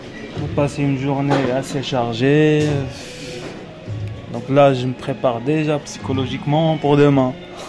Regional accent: Morocco; moved away; Du Maroc.

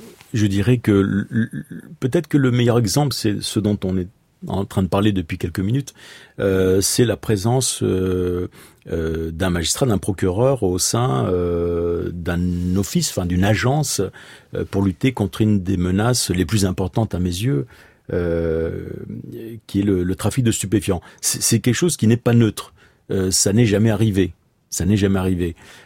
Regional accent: Spain; avec la Galice, l'Espagne, qui est mon pays d'origine

